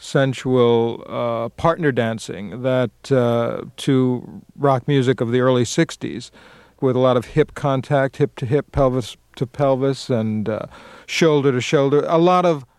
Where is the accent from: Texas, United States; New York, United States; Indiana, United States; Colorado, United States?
New York, United States; Queens; And I grew up in Queens. We didn't dirty dance, apparently, in the basements of Queens.